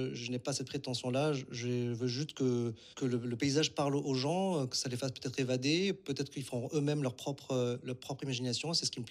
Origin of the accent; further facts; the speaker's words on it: Montpellier, Occitanie, France; Je suis un Montpellierain pur souche, donc j'ai toujours grandi en ville.